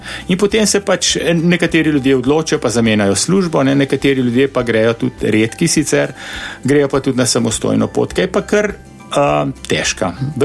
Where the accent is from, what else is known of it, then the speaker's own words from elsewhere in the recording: Ljubljana, Central Slovenia, Slovenia; jaz sem iz Most, ne, iz Ljubljane, iz Most in sem stanoval zelo blizu lekarne na Zaloški cesti